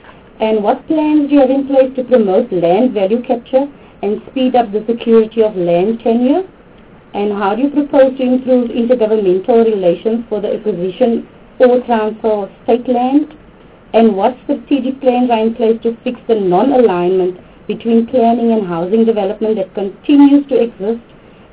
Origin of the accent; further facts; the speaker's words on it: Northern Cape, South Africa; I come from the Namakoland, the biggest district municipality geographically in South Africa.